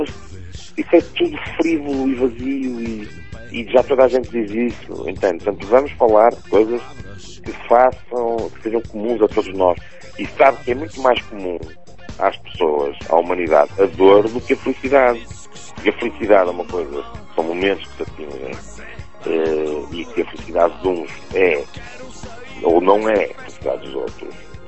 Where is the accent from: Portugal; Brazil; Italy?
Portugal; Porto; Lamento, mas eu aí sou portuense e gosto de mostrar a realidade.